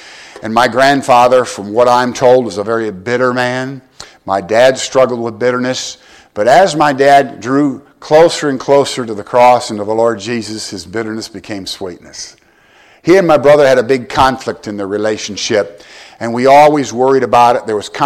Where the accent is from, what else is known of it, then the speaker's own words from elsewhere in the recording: Michigan, United States; I'm from Michigan, but I learned that song down south